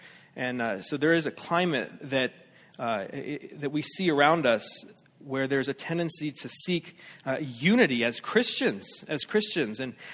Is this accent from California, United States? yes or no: yes; Los Angeles, California, United States; I'm from Los Angeles